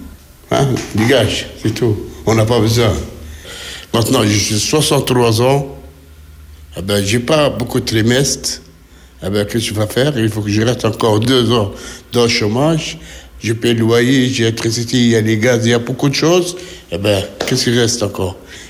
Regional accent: Tunis, Tunis Governorate, Tunisia; moved away as an adult; Ah, c'est eux qui sont venus chez nous à Tunis.

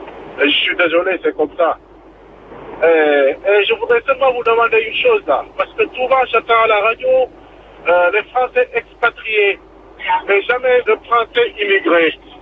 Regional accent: Senegal; now in Italy; Je suis un Sénégalais, je suis chauffeur routier, je vis en Italie.

